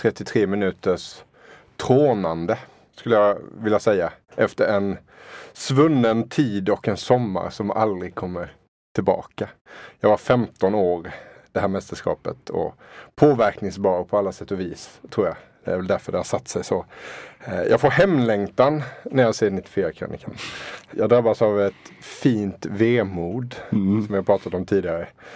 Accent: Småland, Sweden; Som vi smålänningar säger. Vi säger inte sommarhus, vi säger sommarstuga.

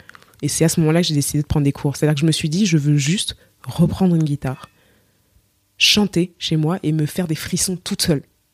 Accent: Cameroon; accent: Cameroonian; ma voix parlée, elle est la plus proche de moi quand je parle avec mon accent camerounais comme ça.

